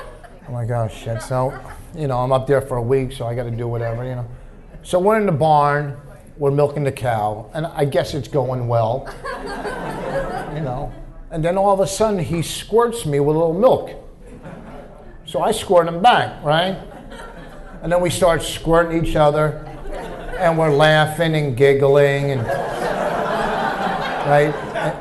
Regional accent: New Jersey, United States; You know, I'm a Jew from New Jersey, you know. I've eaten corn.

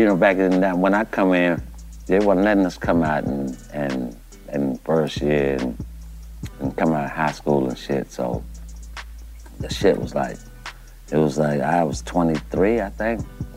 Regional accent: Gainesville, Florida, United States; I'm born and raised out of Gainesville.

